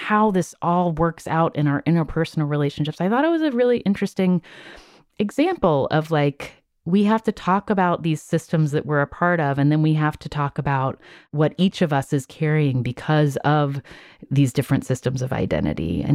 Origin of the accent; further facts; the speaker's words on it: Charleston, West Virginia, United States; who has been a longtime reporter in my hometown in Charleston, West Virginia